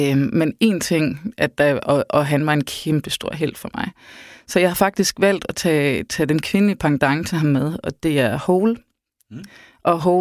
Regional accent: North Denmark Region, Denmark; Jeg er vokset op i Nordjylland, og var ung i slut 90'erne og start 0'erne.

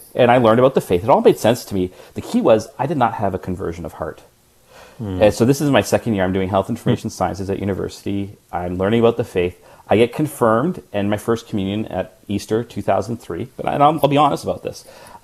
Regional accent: Vancouver, British Columbia, Canada; I grew up in Vancouver, and then on the mainland I went to I graduated from high school when I was 18. I decided to go to Victoria to go to university, so that's on Vancouver Island, so it's separate from Vancouver.

